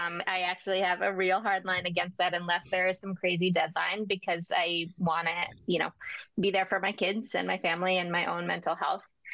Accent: Philadelphia, Pennsylvania, United States; also born or lived in Bolivia / Vietnam; I think, you know, I grew up in Philly. I live in Philly now.

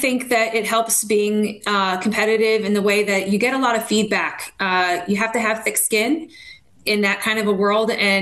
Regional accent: Lansdale, Pennsylvania, United States; I grew up in Lansdale, and I am the oldest of two with a younger brother.

